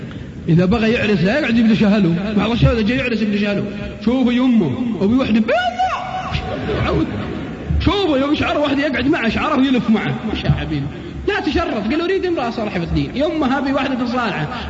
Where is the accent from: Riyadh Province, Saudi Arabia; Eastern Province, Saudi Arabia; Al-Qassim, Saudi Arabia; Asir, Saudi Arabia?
Al-Qassim, Saudi Arabia; شاب من عندنا بالقصيم